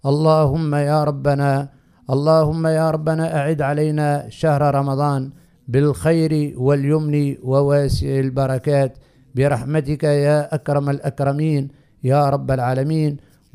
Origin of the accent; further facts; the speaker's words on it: Tunisia; لتبقى بلادنا تونس حرة منيعة من كل فتنة وقطيعة